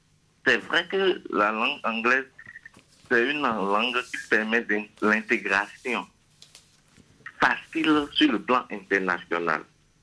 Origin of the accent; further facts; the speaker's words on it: Dassa-Zoumé, Benin; je suis originaire de Dafazoumé, une ville de collines du Bénin, où on parle le Hidatcha. Mais je suis incapable de dire un seul mot dans cette langue.